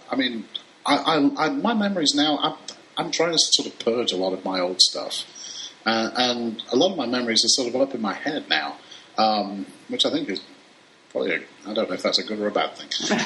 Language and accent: English; England, United Kingdom; Hey, we're English.